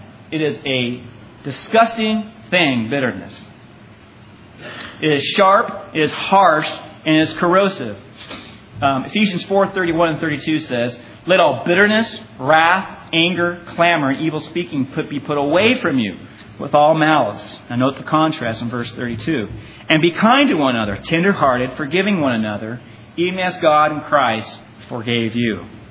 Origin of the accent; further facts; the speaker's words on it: Milwaukie, Oregon, United States; I grew up in the Milwaukee area, but went all the way to high school here, just up the street, to the old Oregon City campus.